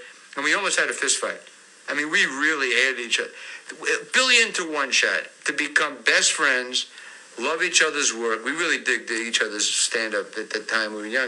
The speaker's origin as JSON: {"language": "English", "region": "New Jersey", "country": "United States", "tie": "born or raised there", "also_born_or_lived": "Brooklyn", "said": "I was born in Brooklyn, moved to Jersey. And then I went to school in Jersey, in Englewood."}